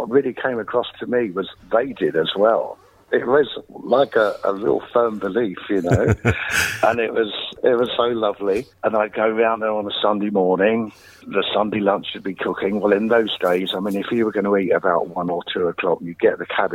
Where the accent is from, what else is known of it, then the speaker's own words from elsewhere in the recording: London, United Kingdom; born there; I was born in the East End of London, 1958, a bit of a melting pot.